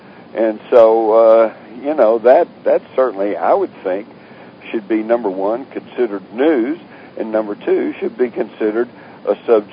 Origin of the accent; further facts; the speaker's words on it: Texas, United States; When growing up in Texas, many of my closest friends were Jewish